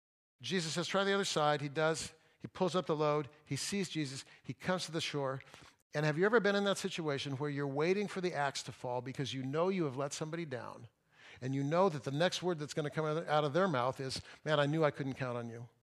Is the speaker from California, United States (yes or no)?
yes; Fresno, California, United States; I grew up in Fresno and played Little League, you know.